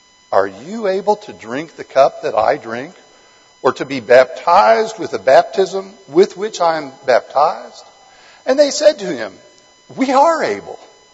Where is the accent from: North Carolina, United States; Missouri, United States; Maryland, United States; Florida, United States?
Florida, United States; Fort Lauderdale; You know, I grew up in Fort Lauderdale, and it seemed like everyone I knew